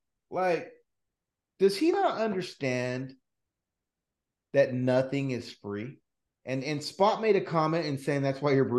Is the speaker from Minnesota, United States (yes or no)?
no; Fresno, California, United States; Like, I'm from Fresno, bro.